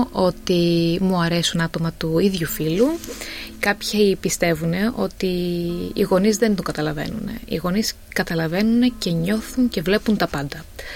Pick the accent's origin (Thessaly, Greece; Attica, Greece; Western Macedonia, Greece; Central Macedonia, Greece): Central Macedonia, Greece; Thessaloniki; moved away as an adult; now in Melbourne, Australia; γεννήθηκα στη Θεσσαλονίκη, έχω καταγωγή από εκεί, στην Άνω Τούμπα συγκεκριμένα, πίσω από το γήπεδο του ΠΑΟΚ, μαζί με όλες τις φωνές. Τα τελευταία 9 χρόνια ζω και εργάζομαι στη Μελβούρνη.